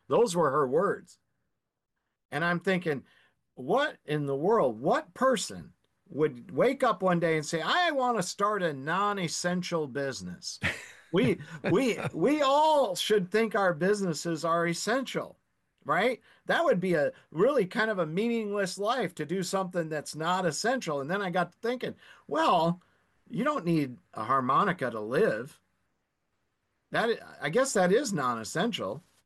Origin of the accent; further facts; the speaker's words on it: Marcellus, Michigan, United States; also born or lived in Indiana, United States; I grew up here in Marcellus, Michigan, this town where I live now, this house that I live in, that I'm sitting in right now when I'm talking to you.